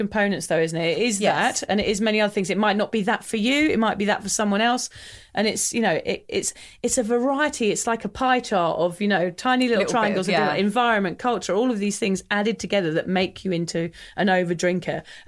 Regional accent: England, United Kingdom; I'm English

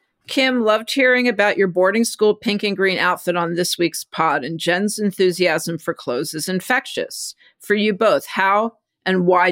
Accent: Houston, Texas, United States; Like I was going to prep school and I was from Houston.

